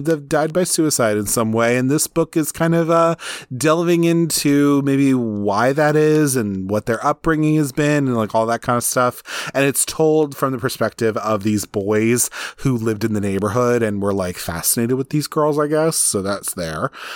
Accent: Baltimore, Maryland, United States; Of course, I'm from Baltimore and I live here.

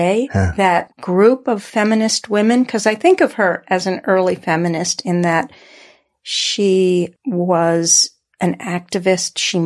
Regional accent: New York, United States; We grew up right on the Sound, and everything was about going to the beach or driving over to the South Shore and going to the Hamptons or Fire Island, things like that.

